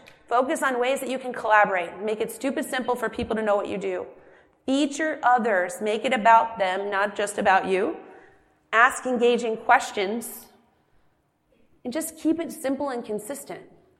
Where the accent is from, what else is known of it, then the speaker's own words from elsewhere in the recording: Midwest, United States; I'm from the Midwest. This is what we do.